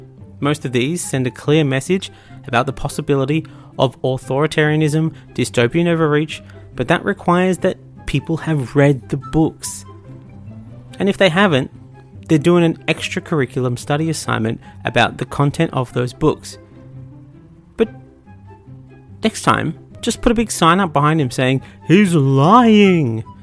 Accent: Australia; But we are Australian. And if we've learned nothing else, it's we don't care about science in this country.

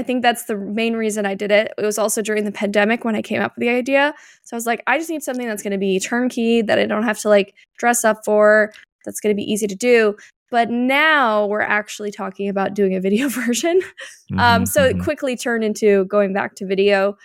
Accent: Canada; So I come from Canada, which just makes sense for the show. So I originated from Canada.

